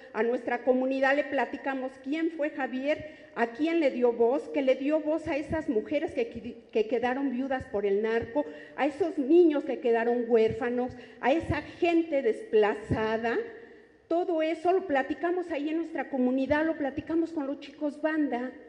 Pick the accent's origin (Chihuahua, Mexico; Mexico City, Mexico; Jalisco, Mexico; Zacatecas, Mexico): Mexico City, Mexico; Coyoacán; Yo vengo de Los Pedregales, allá en Coyoacán, donde defendemos el agua y la vida, allí en el manantial de Aztecas.